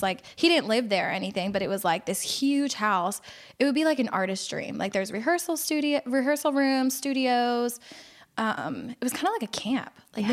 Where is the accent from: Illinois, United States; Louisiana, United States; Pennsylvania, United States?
Pennsylvania, United States; Philadelphia; Philadelphia.